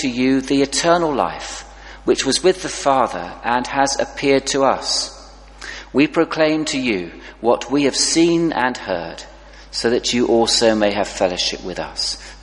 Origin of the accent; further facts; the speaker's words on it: Wimborne Minster, South West England, United Kingdom; also born or lived in Reading; I was born in Reading, grew up in Wimborne Minster